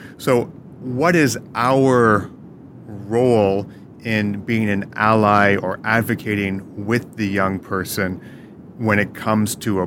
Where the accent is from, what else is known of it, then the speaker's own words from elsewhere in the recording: Toronto, Ontario, Canada; particularly growing up in Toronto and working in Toronto